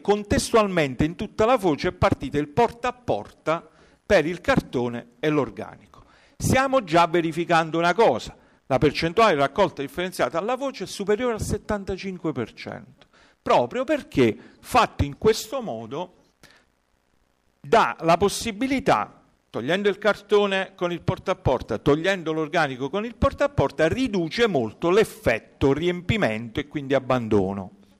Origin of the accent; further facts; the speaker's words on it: Basilicata, Italy; Parlo da Foresto, si sente, no? Ormai lo sapete, sono lucano